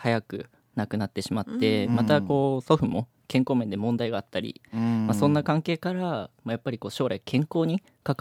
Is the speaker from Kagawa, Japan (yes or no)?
no; Nagano, Japan; 出身は長野ですね。